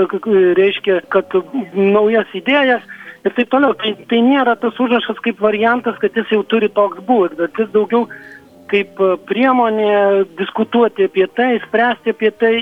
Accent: Alytus, Alytus County, Lithuania; aš kaip alytiškis myliu Alytų

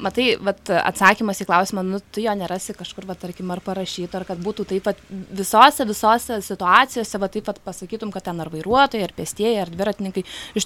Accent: Alytus, Alytus County, Lithuania; Na, aš, kadangi gyvenu, pati esu iš Alytaus, gyvenu Alytoje, į kitus miestus retai tenka pačiai važiuoti

